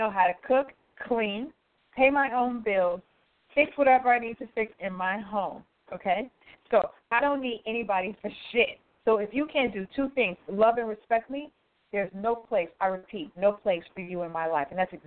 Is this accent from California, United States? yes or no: no; Detroit, Michigan, United States; now in New York, United States; I'm originally from Michigan. Imagine if I had stayed in Detroit, Michigan.